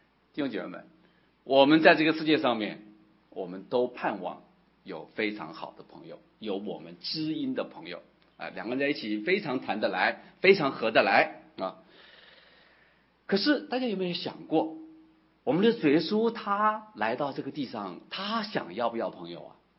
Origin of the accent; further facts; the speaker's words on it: Wuhan, Hubei, China; 我的老家在湖北啊，在我们湖北武汉有一个地方哈